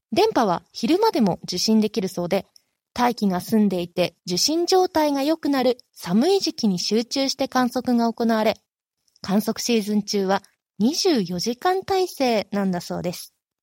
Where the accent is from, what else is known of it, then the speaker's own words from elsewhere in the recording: Nagano, Japan; そんな場所が地元長野にあるなんて